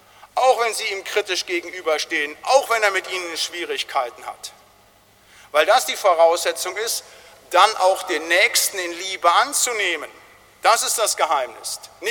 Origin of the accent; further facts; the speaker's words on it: North Rhine-Westphalia, Germany; da wo ich herkomme im Siegerland